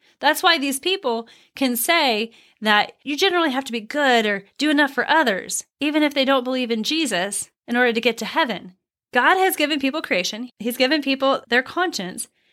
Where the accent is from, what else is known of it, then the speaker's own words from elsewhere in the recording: Missouri, United States; I remember growing up in Missouri, very rural Missouri, not city Missouri.